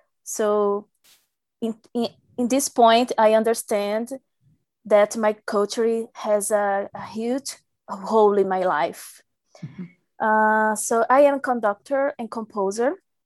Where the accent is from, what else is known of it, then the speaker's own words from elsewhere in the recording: Belém, Pará, Brazil; now in United States; I am from Belém, Pará. It's a place in the north of Brazil in the Amazon region.